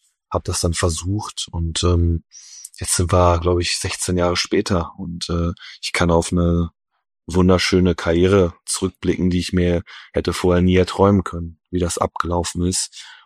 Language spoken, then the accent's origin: German; Warstein, North Rhine-Westphalia, Germany; Ich bin, würde ich sagen, sehr behütet aufgewachsen auf dem Land. Mhm. Bin sehr glücklich darüber. In Warstein, sehr ruhige Gegend